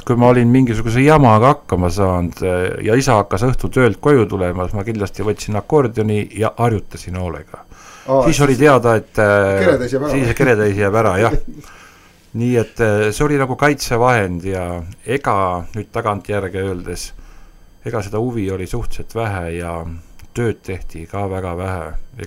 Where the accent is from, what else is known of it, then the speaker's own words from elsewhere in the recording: Järva County, Estonia; siis olen tagasi tulnud , nii et tegelikult ma olen ikka põline järvakas .